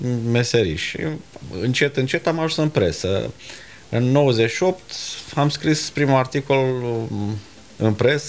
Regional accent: Plopeni, Suceava County, Romania; Primii 8 ani am făcut la satul meu natal, la Plopeni.

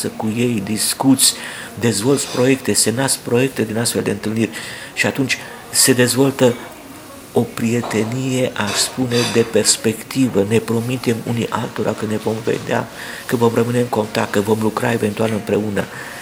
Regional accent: Rădăuți, Suceava County, Romania; Eu mă simt rădăuțean, mă simt bucovenean, mă simt român, sunt și francez prin faptul că am dublă cetățenie, dar mă simt profund european de asemenea

